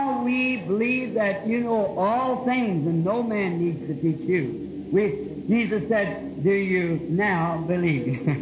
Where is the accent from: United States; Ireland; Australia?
Ireland; I have to tell you, friend, I come from a Catholic family, too. I'm an Irishman.